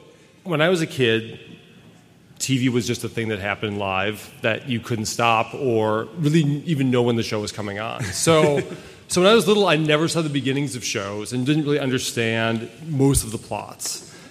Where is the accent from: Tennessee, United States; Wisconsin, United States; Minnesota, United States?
Wisconsin, United States; Oh, that's right. We're both from Wisconsin. So, hey, all right. Wisconsin's the house. So we lived in New York for a while, but we met in L.A.